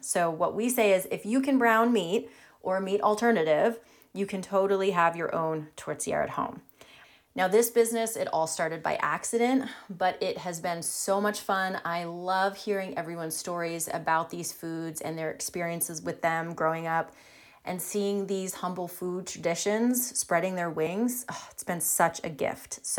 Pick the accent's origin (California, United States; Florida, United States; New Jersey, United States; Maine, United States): Maine, United States; I was born and raised right here in Maine. I'm a third-generation American with both sides of my family coming from Quebec.